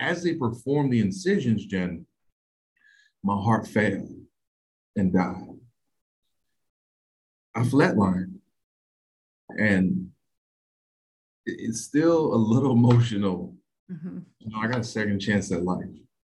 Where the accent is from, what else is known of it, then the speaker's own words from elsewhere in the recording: Florida, United States; also born or lived in New York; My ethnicity, I'm from Haiti. My family's from the island. You know, my parents left, had me and my two sisters, our siblings in New York. It was too cold for us there, so we decided to transition and move to Florida.